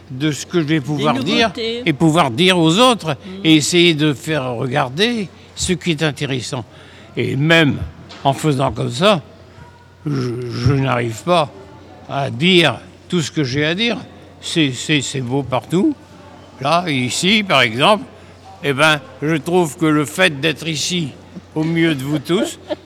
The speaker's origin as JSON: {"language": "French", "town": "Roubaix", "region": "Hauts-de-France", "country": "France", "tie": "born or raised there", "said": "je suis né à Roubaix et j'ai vécu à Roubaix tout le temps."}